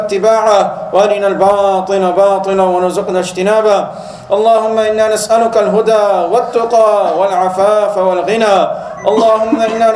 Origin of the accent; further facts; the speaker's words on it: Canada; I'm Canadian. I was born Canadian.